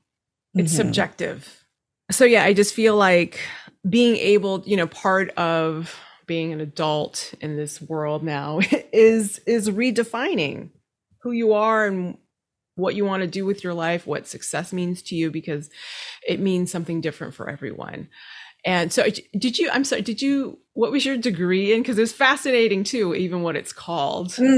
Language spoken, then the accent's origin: English; Nepal; growing up, you know, I'm from Nepal, and I'm actually an immigrant